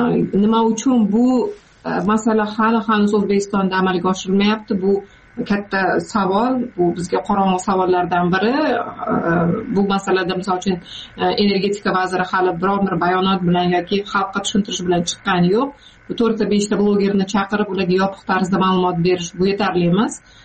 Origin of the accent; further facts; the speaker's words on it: Jizzakh Region, Uzbekistan; bolalik Jizzaxda katta bo'lganman, Zardor tumanida.